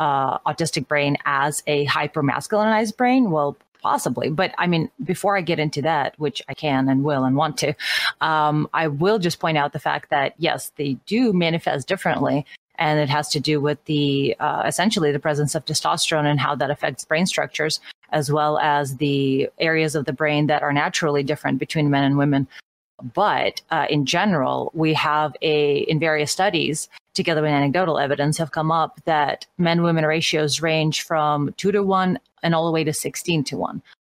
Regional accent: Russia; because growing up in Russia

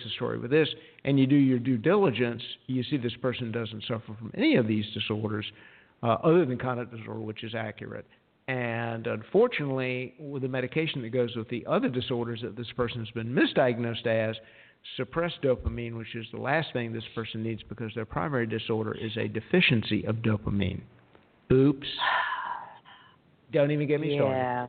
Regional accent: the South, United States; And I'm from the South, so I can make fun of it. So, you know, all you Southerners, chill out, y'all.

